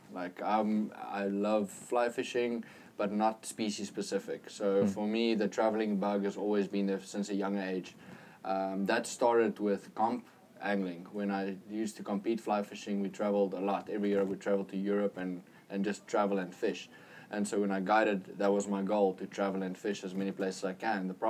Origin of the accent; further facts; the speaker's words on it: South Africa; Like you, as a South African kid, there's only about 4 or 5 foreign guides in Kamchatka